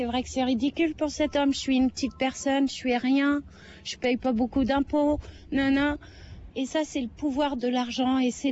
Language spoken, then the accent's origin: French; Paris, Île-de-France, France; Je viens de Paris.